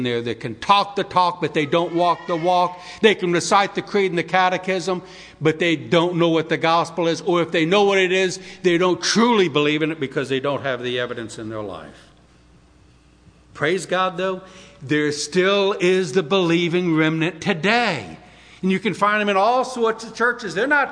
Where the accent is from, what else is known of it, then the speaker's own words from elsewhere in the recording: New Orleans, Louisiana, United States; also born or lived in Dallas, Texas; I lived in the Deep South for a long time. I grew up in New Orleans. I lived in Texas over a dozen years.